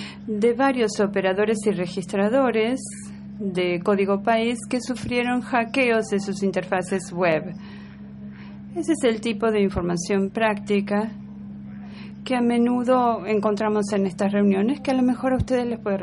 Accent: Kenya; soy becario de Kenia.

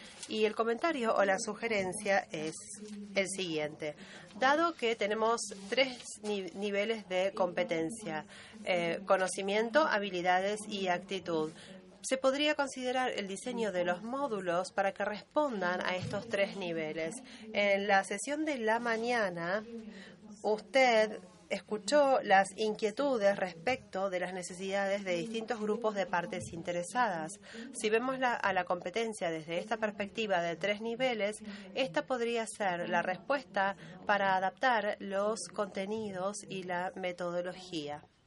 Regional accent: Moldova; soy miembro del NOMCOM y de la República de Moldavia.

